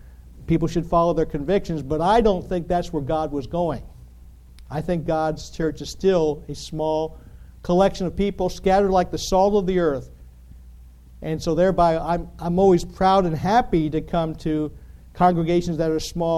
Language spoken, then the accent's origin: English; Pennsylvania, United States; But you know, I grew up in Pennsylvania. Don't hold that against me. But I grew up right near the Appalachian Trail.